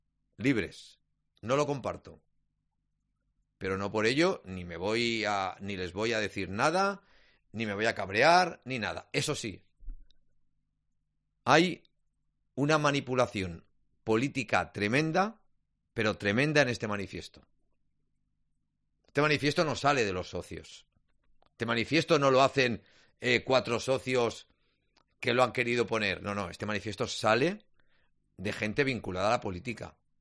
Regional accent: China; Claro, yo soy chino y comulgo con la ideología de mi país

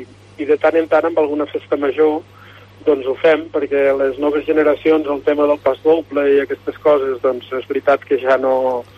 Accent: Les, Catalonia, Spain; born there; Jo vaig néixer a l'Es, al Baix Aran.

